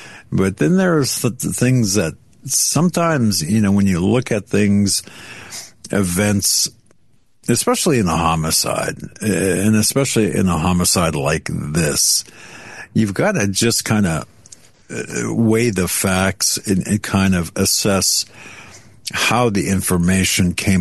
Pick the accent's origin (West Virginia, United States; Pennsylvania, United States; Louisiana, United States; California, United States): Pennsylvania, United States; we have a man charged in my home state of Pennsylvania, Altoona